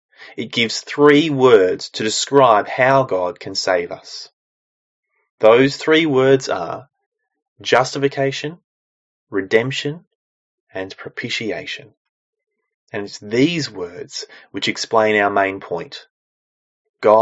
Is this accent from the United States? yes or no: no; Geelong, Victoria, Australia; Growing up in Geelong, I'd be at the beach regularly.